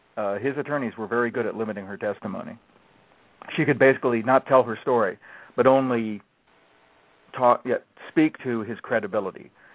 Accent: Columbus, Ohio, United States; And Columbus, Ohio was still, despite the fact it's now the largest city in Ohio, in many ways it's still a very small town. And I grew up with the son of the clerk of courts for Franklin Count

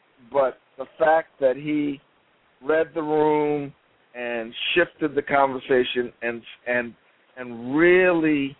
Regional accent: New York, United States; from New York.

